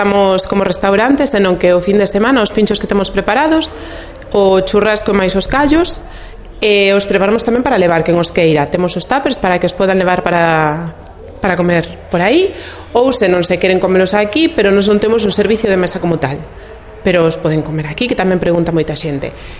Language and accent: Galician; Pontedeume, Galicia, Spain; eu son de Pontedeume, sí.